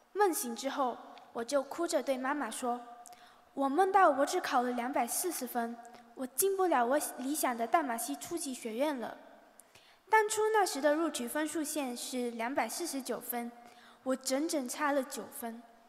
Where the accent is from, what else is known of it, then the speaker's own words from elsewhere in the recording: Singapore; first language Mandarin; also born or lived in China; 我是一个出生在中国的孩子，所以我的母语自然而然就是华语。自从我7岁来到新加坡之后，才开始学习 A、B、C。